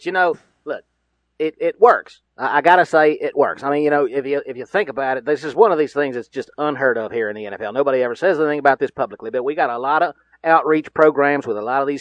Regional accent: Dallas, Texas, United States; I got to go with my hometown team there, the Dallas Cowboys.

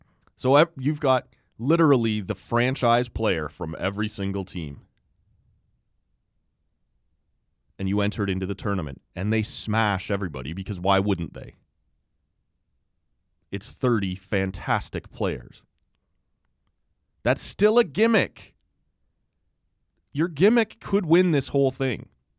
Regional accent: Canada; Am I supposed to cheer on Team Canada because I'm Canadian?

